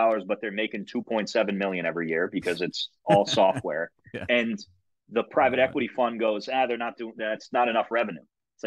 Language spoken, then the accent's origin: English; New Jersey, United States; now in Boston, United States; No, I grew up down in Jersey and now up here there's Route 9 too in Boston.